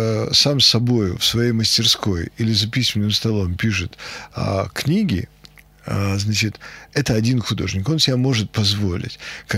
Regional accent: Moscow, Russia; moved away as an adult; Я стеснялся, что я из Москвы.

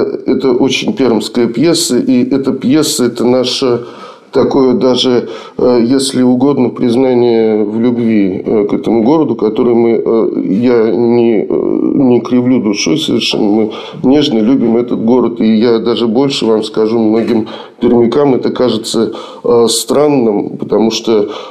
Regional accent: Moscow, Russia; ну, за исключением моего родного города Москвы, как в городе на Каме.

